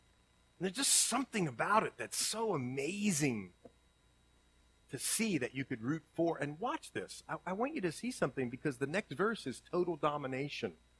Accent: Ohio, United States; Even if it's like when I grew up in Ohio, man, you know who was Darth Vader to me?

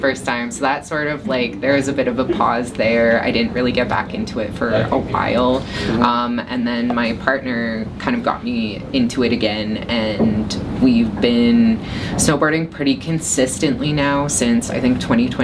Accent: Lac La Biche, Alberta, Canada; Lac La Biche, Alberta, which is my hometown

